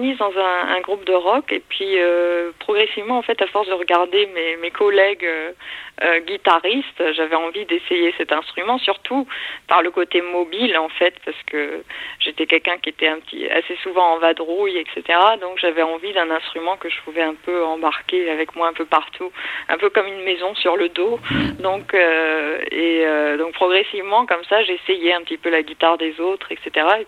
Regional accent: Washington, District of Columbia, United States; il y a toute une scène folk qui était très présente là où j'ai grandi, donc à Washington DC

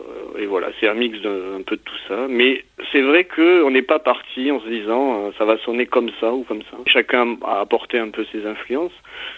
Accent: Montpellier, Occitanie, France; on est originaire de Montpellier, la région de Palavas, on connaît

